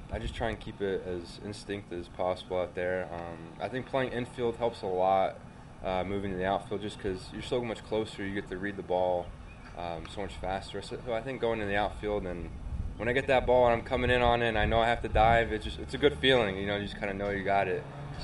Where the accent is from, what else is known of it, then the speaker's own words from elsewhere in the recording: Kentucky, United States; All my buddies were huge basketball fans, but I never really got too much into it. Obviously, I was there for the Cardinal Wildcat hype